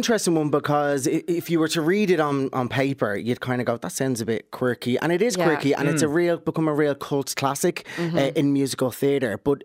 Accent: Lucan, Leinster, Ireland; I'm from Lucan, yeah.

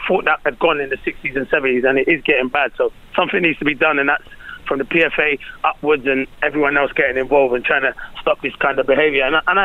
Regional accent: England, United Kingdom; born there; being a black man, I was born in England.

